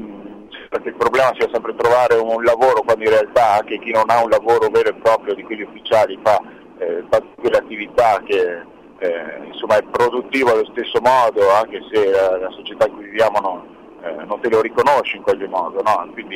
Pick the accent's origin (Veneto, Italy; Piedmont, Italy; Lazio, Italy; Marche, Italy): Veneto, Italy; Chioggia; Beh, noi, fai conto, siamo di Chioggia, quindi cittadina di provincia, provincia di Venezia, quindi abbastanza isolata anche dal punto di vista proprio territoriale, geografico.